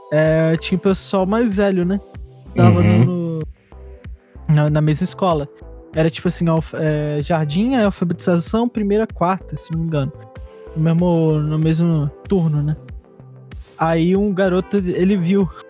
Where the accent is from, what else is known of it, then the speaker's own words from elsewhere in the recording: Rio de Janeiro, Brazil; accent: carioca; Eu não tenho tanto sotaque assim de carioca. Eu tenho sotaque, mas eu não puxo tanto o S. Tipo, falar S. Sabe? Eu não vou saber fazer. Mas eu não tenho tanto sotaque assim quanto as pessoas do lado do Rio de Janeiro.